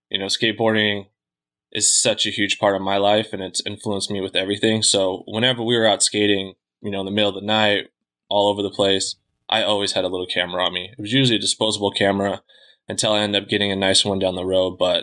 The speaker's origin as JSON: {"language": "English", "town": "Eureka", "region": "Montana", "country": "United States", "tie": "born or raised there", "lives_now": "Los Angeles, United States", "said": "Born and raised in Montana in a small little logging town, kind of in the northwest corner, pretty much right on the Canadian border."}